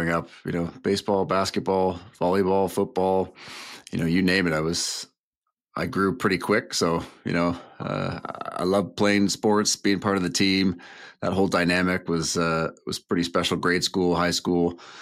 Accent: Oakville, Ontario, Canada; born there; So I was born in Ontario, Oakville, Ontario, Canada.

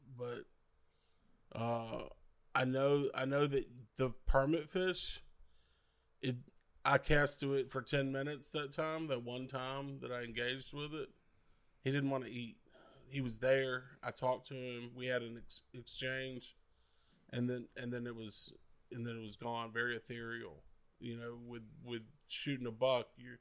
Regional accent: Alabama, United States; I'm from Alabama, not Mexico, so I've seen more bucks than I've seen permit.

